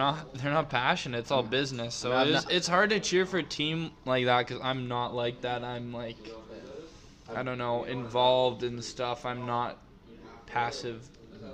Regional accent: Toronto, Ontario, Canada; So when you're growing up in Toronto.

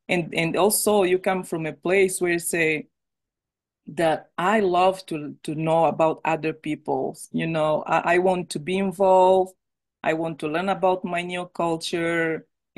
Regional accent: Angola; English is a second language; And it's like, oh, I come from Angola. And most of the immigrant people, they were like, oh, how long have you been here?

